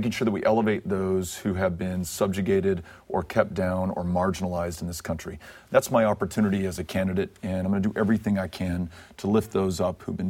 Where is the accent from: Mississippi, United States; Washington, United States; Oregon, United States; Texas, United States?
Texas, United States; El Paso; I was grateful that I had the chance to be back in El Paso after 22 people in my hometown were killed